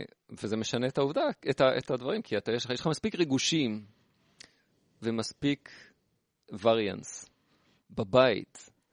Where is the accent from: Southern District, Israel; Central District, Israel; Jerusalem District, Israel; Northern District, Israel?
Northern District, Israel; Golan Heights; גדלתי ברמת הגולן.